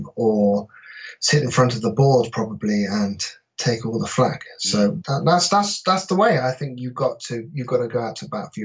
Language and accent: English; England, United Kingdom; now in Wales; I live in Wales, I'm English and I live in Wales